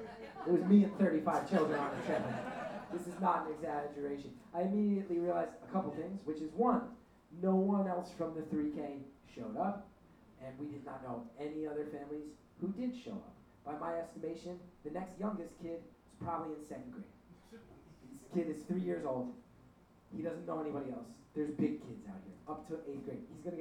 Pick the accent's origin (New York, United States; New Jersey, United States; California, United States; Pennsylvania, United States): New Jersey, United States; And I was raised Irish Catholic in North Jersey